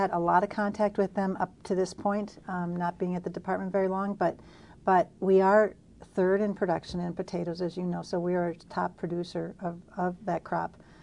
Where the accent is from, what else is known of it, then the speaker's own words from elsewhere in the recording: Wisconsin, United States; As you know, I come from Western Wisconsin.